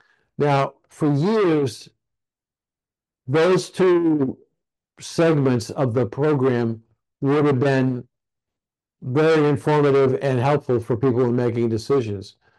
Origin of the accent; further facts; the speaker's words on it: Columbus, Ohio, United States; in my hometown, Columbus, Ohio